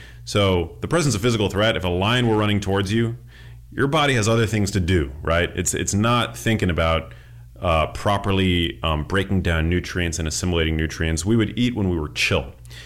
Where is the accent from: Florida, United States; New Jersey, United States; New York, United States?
New York, United States; New York City; So the first place that my brain went, I grew up in New York City. And after school, I would always go to the local pizza shop.